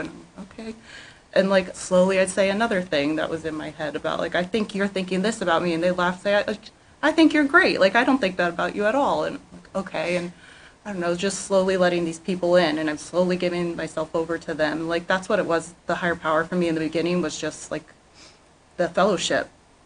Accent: Las Vegas, Nevada, United States; I was born and raised in Vegas and it was the first meeting I went

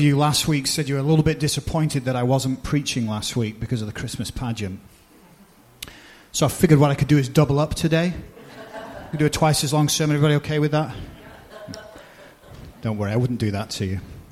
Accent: England, United Kingdom; my home country of England

